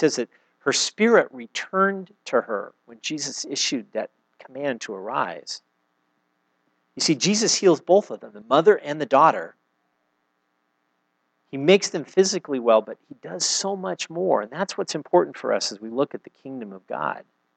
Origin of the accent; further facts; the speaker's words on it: Santa Maria, California, United States; I grew up in Santa Maria, so we're near Vandenberg.